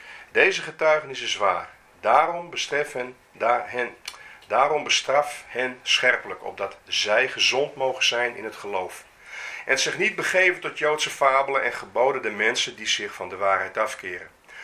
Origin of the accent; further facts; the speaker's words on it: Netherlands; We zijn ook Nederlanders, dus we bemoeien ons niet met een andere man zaken.